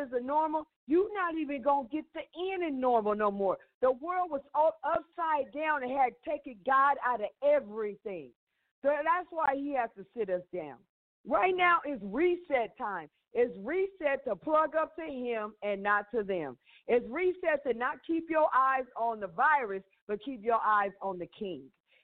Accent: West Hollywood, California, United States; now in Savannah, United States; I grew up in West Hollywood, California.

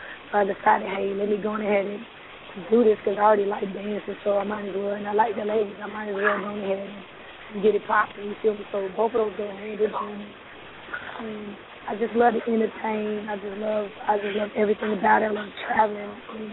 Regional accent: Dallas, Texas, United States; I'm from Dallas, from the D.

